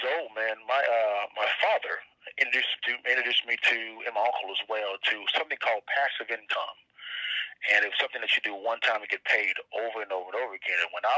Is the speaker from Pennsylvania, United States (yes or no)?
no; Dallas, Texas, United States; also born or lived in Huntington; Well, man, I was born in East Texas in a small town called Huntington, Texas.